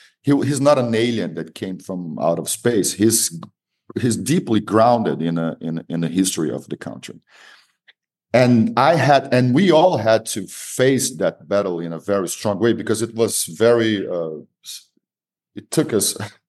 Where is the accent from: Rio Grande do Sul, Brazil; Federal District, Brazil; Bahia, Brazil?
Bahia, Brazil; Salvador; Most of my friends are journalists in my hometown, Salvador, and other parts of Brazil.